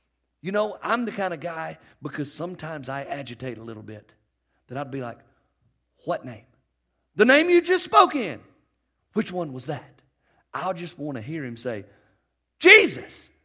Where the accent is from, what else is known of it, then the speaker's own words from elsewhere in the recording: United States; And I'm from Paulding County.